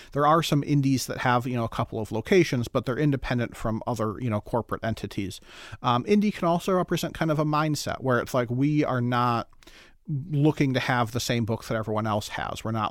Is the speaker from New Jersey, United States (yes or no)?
no; Ohio, United States; growing up in Ohio, you really can't help but have a fondness for libraries